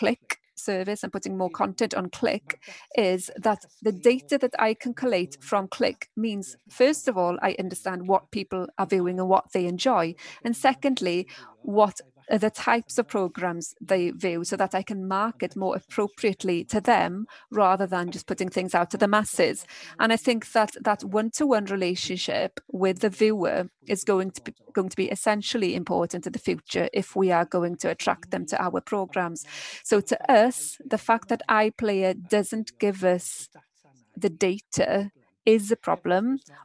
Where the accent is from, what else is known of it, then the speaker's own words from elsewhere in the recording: Wales, United Kingdom; I'm from Ceredigion